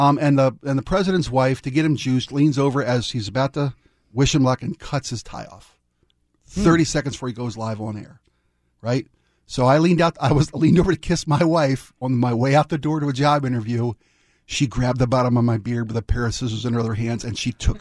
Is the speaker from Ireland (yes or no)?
yes; Ireland; but I did mention that I'm Irish and I'm halfway into a fifth of Jameson since we started.